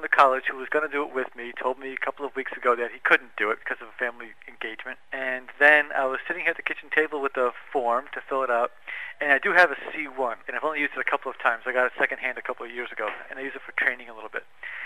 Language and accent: English; Northeast, United States; also born or lived in Georgia; we're actually from the Northeast originally